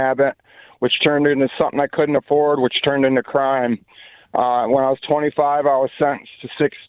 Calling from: Missouri, United States; also born or lived in Oxford, Michigan; Hey, I'm calling from Missouri. But I graduated from Oxford, Michigan High School in 1991.

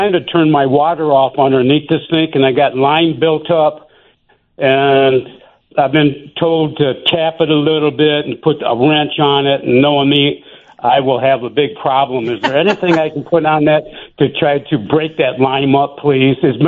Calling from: Beloit, Wisconsin, United States; I'm calling from Beloit, Wisconsin. I'm right on the Wisconsin-Illinois borderline.

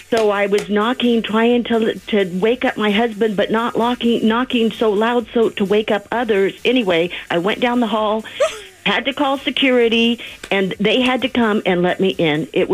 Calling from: Fontana, California, United States; I'm from Fontana, but I don't know if I want to say my name because this is rather embarrassing.

